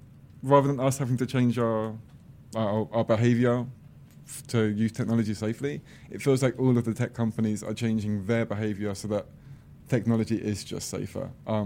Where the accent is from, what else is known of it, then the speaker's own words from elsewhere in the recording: Croydon, London, United Kingdom; So I'm from Croydon, which is a really crappy place just inside of London.